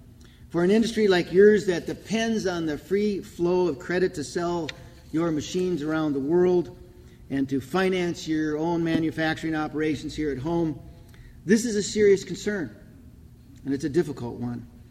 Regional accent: North Dakota, United States; In North Dakota, my home state, exports account for 50% of the agriculture production.

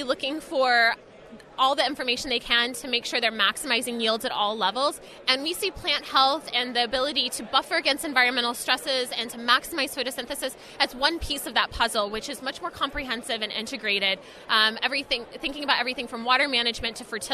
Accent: Indiana, United States; Well, I'm a Midwestern girl. I grew up in Indiana.

